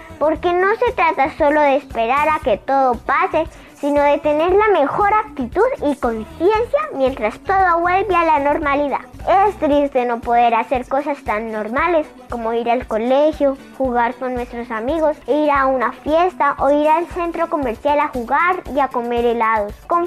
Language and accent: Spanish; Bogotá, Colombia; born there; now in Popayán, Colombia; tercero en el Real Colegio San Francisco de Asís, de aquí de Popayán. Nací en Bogotá hace un poco más de 8 años. Soy de sangre santandereana y como dice Rafael Pombo, yo soy de Colombia entera.